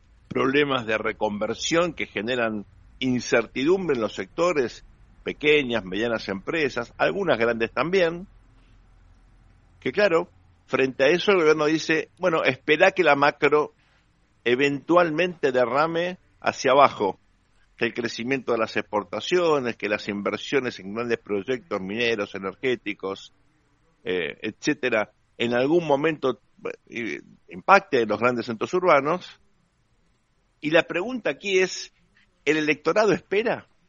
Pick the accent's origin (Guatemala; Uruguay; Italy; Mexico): Uruguay; yo vengo del Uruguay, mirando lo que pasa en el Uruguay, bueno, estamos realmente sorprendentemente bien